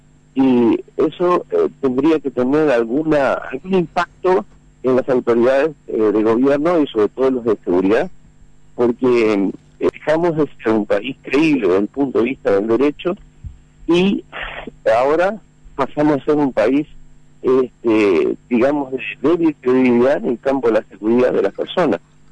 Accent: Montevideo, Uruguay; now in Filadelfia, Paraguay; Yo vengo de Montevideo a Filadelfia en el año 90.

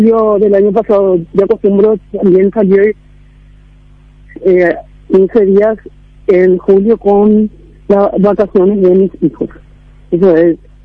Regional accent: Mariano Roque Alonso, Central, Paraguay; Yo soy de Mariano Roque Alonso, ¿verdad?

